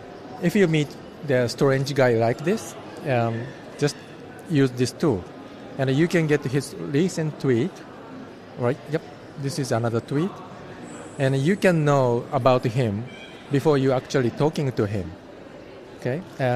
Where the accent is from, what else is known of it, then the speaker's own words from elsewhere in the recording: Japan; English is a second language; But people like me, I'm from Japan. It's very difficult to talk to the person in another country because of the language barrier.